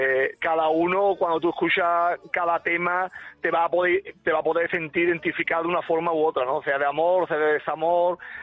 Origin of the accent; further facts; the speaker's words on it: Seville, Andalusia, Spain; Y arrancamos en Sevilla, en mi tierra